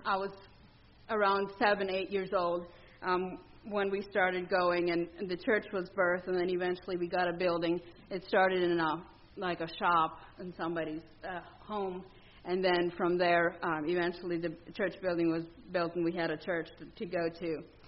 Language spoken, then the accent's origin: English; Belize; I grew up in Belize, Central America, in a very conservative Mennonite colony.